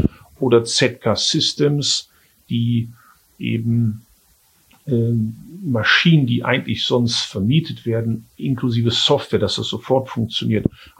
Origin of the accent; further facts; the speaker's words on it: Germany; aber ich bin Deutscher, ich bleibe auch in Deutschland.